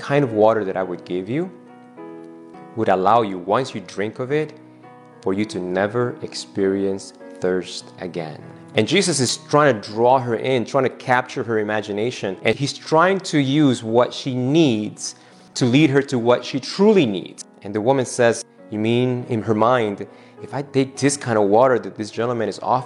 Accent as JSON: {"language": "English", "country": "Argentina", "tie": "born or raised there", "second_language": "English", "said": "And when I grew up, I'm from Argentina, on the hottest part of the day"}